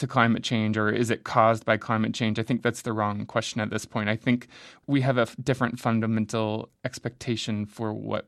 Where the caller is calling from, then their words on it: Tucson, Arizona, United States; Well, I'm here speaking from Tucson, Arizona, too.